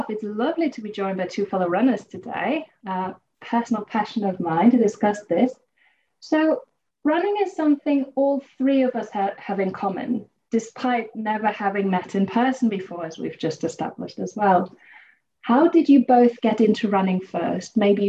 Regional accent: Germany; English is a second language; moved away as an adult; now in United Kingdom; For me, it's because I'm originally from Germany.

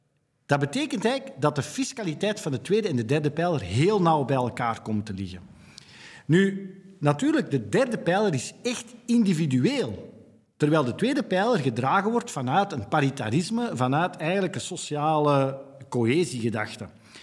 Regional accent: Belgium; Ik denk niet dat het aan mij als Belg is om te zeggen hoe het in een land moet gaan of niet moet gaan.

